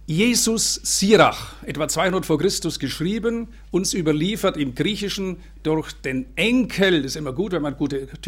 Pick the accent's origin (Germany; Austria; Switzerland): Germany; Bavaria; born there; ich fühle mich immer noch als gebürtiger Bayern